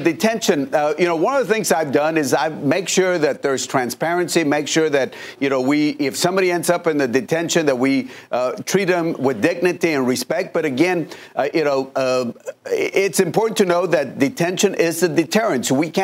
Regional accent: Laredo, Texas, United States; In fact, if you look at Laredo, my hometown, on the border, that murder rate is about 2-3 times lower than Washington, D.C.

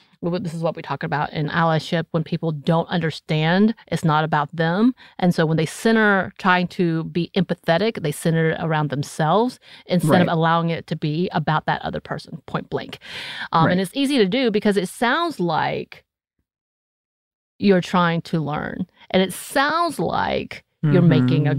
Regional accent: Georgia, United States; accent: North Georgia; Because it's my North Georgia accent happening here.

